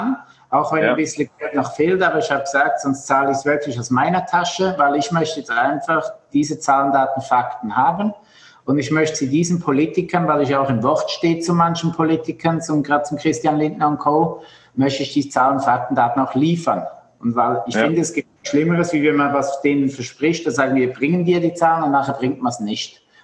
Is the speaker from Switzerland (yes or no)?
yes; Switzerland; moved away as an adult; now in Germany